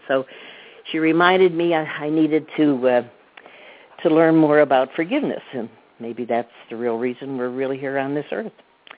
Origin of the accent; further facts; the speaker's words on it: Auburn, New York, United States; After all, I grew up in Auburn. It's a maximum prison. It's right here in the heart of Auburn, and I lived in a house actually right across the street from the warden